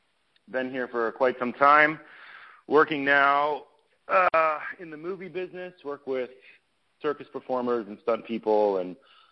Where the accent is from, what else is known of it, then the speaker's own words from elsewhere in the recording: Ohio, United States; Well, I grew up in Ohio, and I grew up on a horse farm. My mother was a horse riding coach